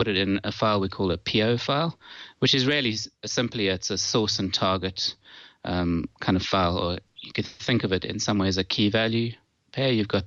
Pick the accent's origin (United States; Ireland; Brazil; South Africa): South Africa; now in United Kingdom; I am actually just outside London, but I hail from South Africa.